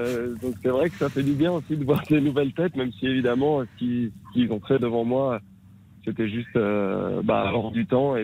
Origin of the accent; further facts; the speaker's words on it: France; Quand on est français, et puis que finir, je sais pas, 5e mondial, ça suffit pas.